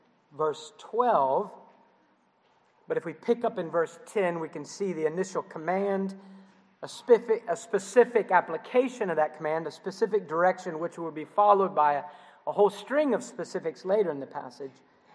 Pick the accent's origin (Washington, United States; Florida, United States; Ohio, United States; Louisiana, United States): Ohio, United States; Columbus; I remember in the church that I grew up in Columbus, Ohio.